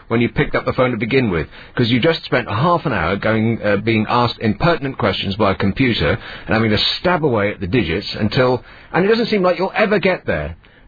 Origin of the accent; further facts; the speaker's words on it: Edinburgh, Scotland, United Kingdom; I grew up in Edinburgh, and I spent a month working in Glasgow just a little while ago